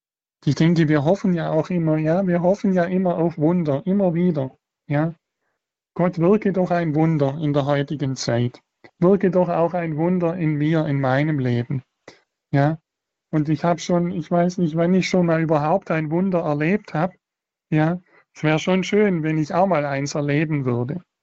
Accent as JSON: {"language": "German", "region": "Baden-Württemberg", "country": "Germany", "accent": "Swabian", "said": "ich komme aus dem Schwabenland und für mich ist das meine Herzenssprache. Ja, und ich darf mit Jesus Schwäbisch schwätzen."}